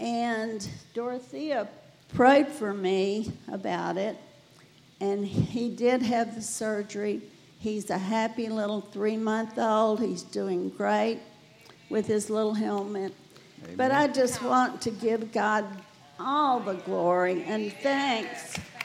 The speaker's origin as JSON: {"language": "English", "region": "Tennessee", "country": "United States", "said": "from Tennessee. I'm getting ready to go back. I'm a snowbird."}